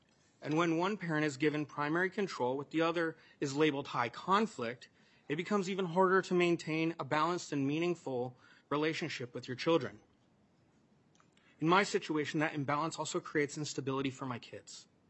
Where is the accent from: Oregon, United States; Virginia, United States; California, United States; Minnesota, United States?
Minnesota, United States; Woodbury; I'm a father from Woodbury, Minnesota.